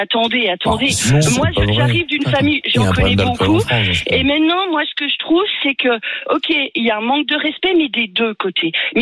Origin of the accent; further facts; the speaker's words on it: Bourgogne-Franche-Comté, France; Moi, je suis une jurassienne pure et dure.